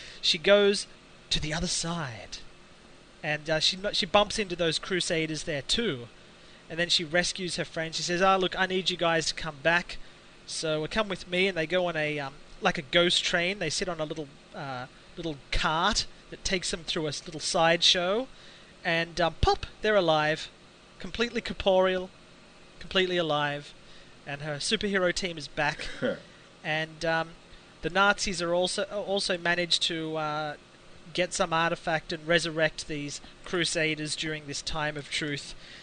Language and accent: English; Scotland, United Kingdom; I'm from Scotland, and I've got me katana.